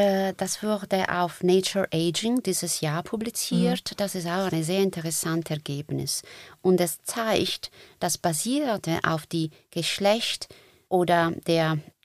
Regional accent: Italy; German is a second language; ich komme ursprünglich aus Italien

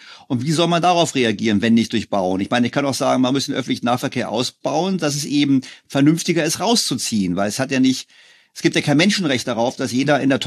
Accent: Berlin, Germany; da würde ich jetzt als Berliner widersprechen.

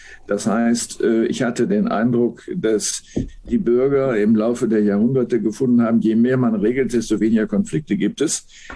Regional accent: Münster, North Rhine-Westphalia, Germany; also born or lived in Berlin; Doch ja, weil es eine Mischung ist aus meiner Heimatstadt Münster und meiner ehemaligen Wahlheimat Berlin.

